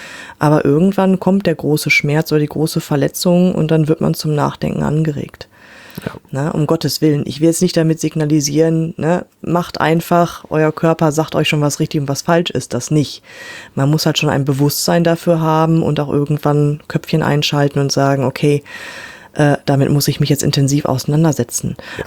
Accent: Werther, North Rhine-Westphalia, Germany; Also ich bin ein Landei, ja. Ich komme hier aus Werther bei Bielefeld und wir haben hier sehr viel Land, sehr viel Feldwege.

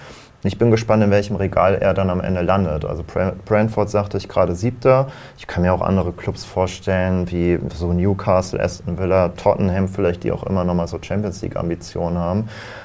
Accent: Northern Germany, Germany; ich komme aus Norddeutschland, ja.

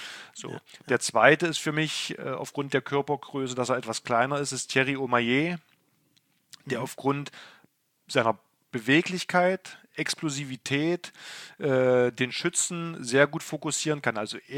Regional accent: Magdeburg, Saxony-Anhalt, Germany; born there; also born or lived in Kiel; Magdeburg als meine Geburtsstadt, ganz klar, der ich aus Handballumfeld natürlich viel zu verdanken habe.

